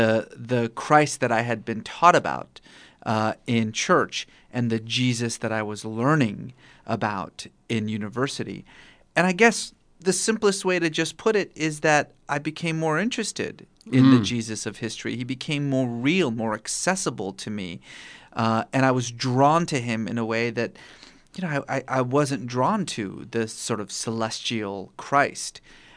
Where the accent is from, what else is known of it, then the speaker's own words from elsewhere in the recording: Iran; Well, I grew up in Iran to what I like to sometimes refer to as a mixed family of lukewarm Muslims and exuberant atheists.